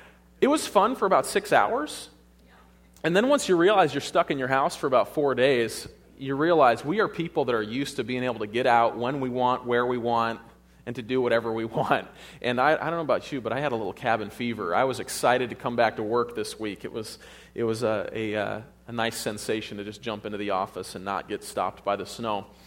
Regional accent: Wisconsin, United States; I grew up in Wisconsin, and when I see snow like what we saw last weekend, to me, that's just normal.

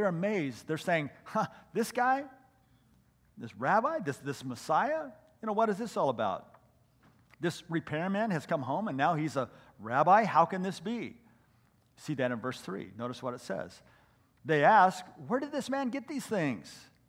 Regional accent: Cave Junction, Oregon, United States; Kind of like my hometown of Cave Junction.

